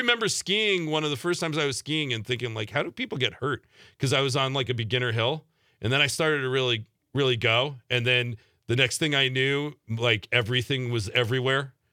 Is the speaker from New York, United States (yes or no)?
yes; New York, United States; So growing up, I really didn't ski that much. My family didn't ski, but a lot of my friends skied. We had a ski club at school and all that because I grew up